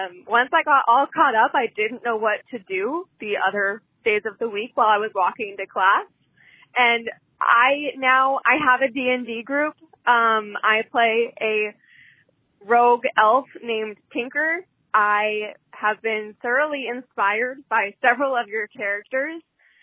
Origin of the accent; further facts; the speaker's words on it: Olympia, Washington, United States; I'm from Olympia, Washington.